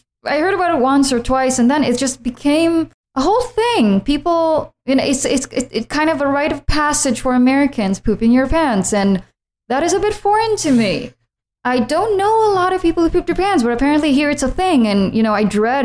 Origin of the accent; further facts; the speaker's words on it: Israel; English is a second language; also born or lived in New York; now in Los Angeles, United States; I'm not from the U.S. actually. Well, I was born in New York, but I lived in Israel most of my life, and I moved here about 4 years ago to pursue my dreams